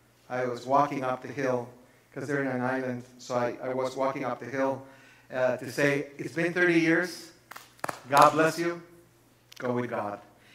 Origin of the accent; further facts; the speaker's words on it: Chicago, Illinois, United States; also born or lived in Guatemala; I was born in Guatemala, and I was brought to Chicago when I was very young.